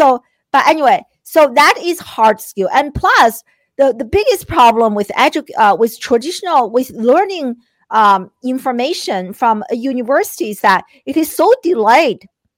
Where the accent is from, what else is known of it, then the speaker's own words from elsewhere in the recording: China; I grew up in China